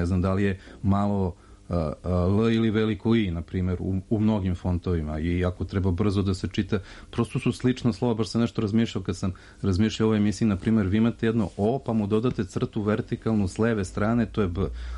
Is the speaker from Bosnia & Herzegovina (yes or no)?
no; Serbia; Prosto mi kao Srbi nemamo dovoljno sadržaja na srpskom jeziku koje može